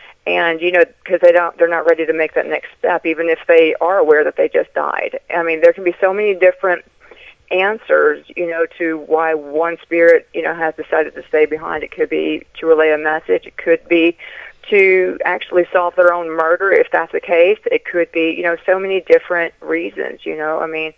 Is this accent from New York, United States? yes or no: no; Brockton, Massachusetts, United States; born there; I was born in Brockton, Massachusetts.